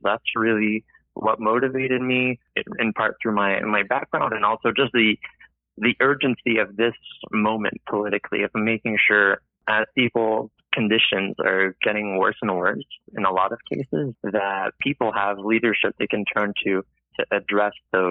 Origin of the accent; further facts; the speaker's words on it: Quebec, Canada; I grew up in the Saint-François riding in a bilingual household